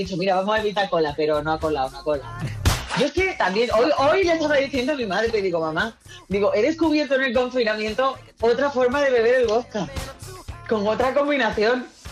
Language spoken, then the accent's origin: Spanish; Spain; después somos los españoles los que tenemos la mala fama